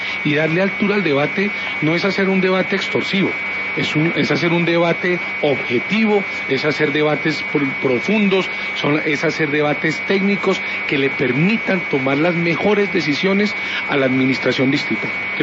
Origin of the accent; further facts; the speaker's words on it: Garzón, Huila, Colombia; Yo soy oriundo de Garzón Huila, y mi pueblo me va a hacer un reconocimiento